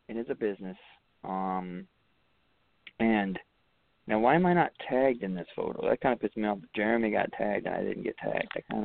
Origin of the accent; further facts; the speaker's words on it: Ireland; Okay, well us Irish people aren't always loud and obnoxious unless we're drinking.